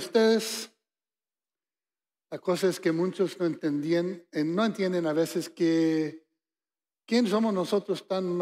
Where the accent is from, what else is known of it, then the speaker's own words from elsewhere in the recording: Texas, United States; Les digo, bueno, mis papás se durmieron mexicanos y se despertaron tejanos. Sí, porque la cosa es que cuando México se fue, nos dejaron plantados aquí.